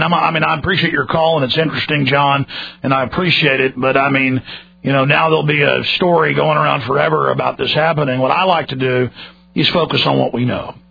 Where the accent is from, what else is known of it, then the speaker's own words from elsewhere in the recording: United States; Folks, I'm an American.